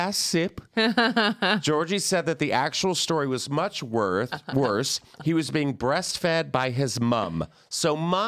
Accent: Southern United States, United States; No, I would be, I'm from the South, so I would be very dramatic.

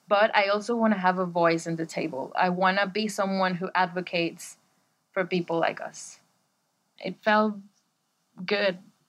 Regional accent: Caracas, Capital District, Venezuela; English is a second language; now in Bristol, United Kingdom; I live in Bristol and I am from Caracas, Venezuela.

